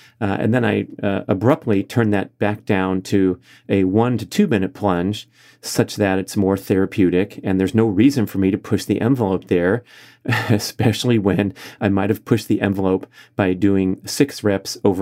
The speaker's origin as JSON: {"language": "English", "town": "Los Angeles", "region": "California", "country": "United States", "tie": "born or raised there", "said": "to my hometown of Los Angeles in 2028."}